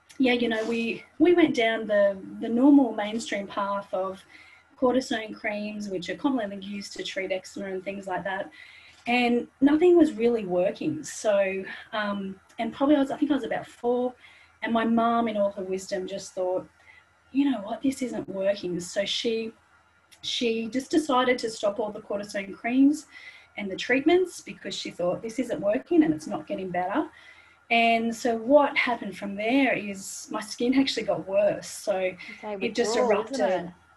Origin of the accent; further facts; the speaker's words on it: Sydney, New South Wales, Australia; So I was born and raised in Sydney. And sort of as I've grown up, I've just continued to move north.